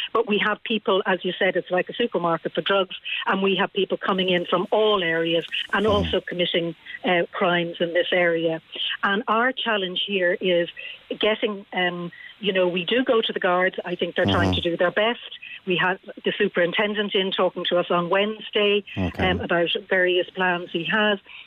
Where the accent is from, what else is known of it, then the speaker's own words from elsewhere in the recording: Dublin, Leinster, Ireland; I'm originally from the Dublin 6 area